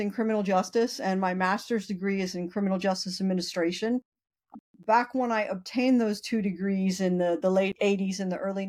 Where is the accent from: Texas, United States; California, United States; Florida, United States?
Florida, United States; I am an anomaly. I am a Floridian. I am from South Florida.